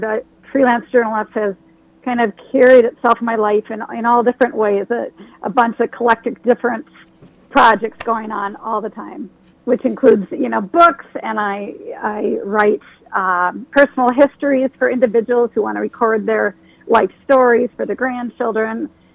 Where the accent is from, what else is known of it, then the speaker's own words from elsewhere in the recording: Duluth, Minnesota, United States; also born or lived in St. Cloud / Twin Cities; Well, I'm a Minnesota native, born in St. Cloud, spent my elementary years in Duluth, and then ever since junior high, I've lived in the Twin Cities.